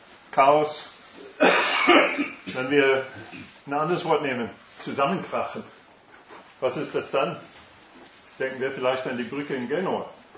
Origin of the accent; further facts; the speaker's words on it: Arkansas, United States; German is a second language; Ich komme aus Arkansas.